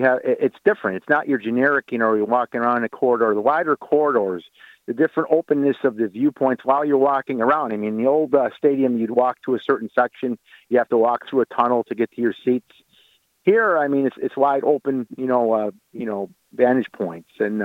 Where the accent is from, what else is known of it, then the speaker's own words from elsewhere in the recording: Kaisertown, New York, United States; Like, I'm from Kaisertown.